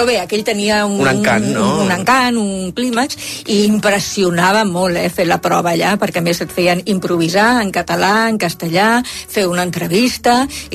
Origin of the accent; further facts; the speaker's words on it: Barcelona, Catalonia, Spain; Jo sóc de Barcelona